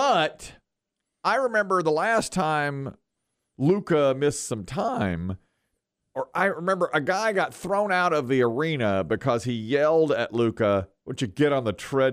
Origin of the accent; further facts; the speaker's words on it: Asheboro, North Carolina, United States; we were in my hometown of Asheboro, and … was there.